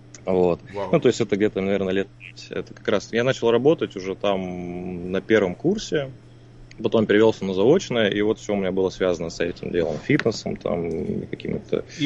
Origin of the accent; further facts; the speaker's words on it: Perm, Perm Krai, Russia; Я из Перми.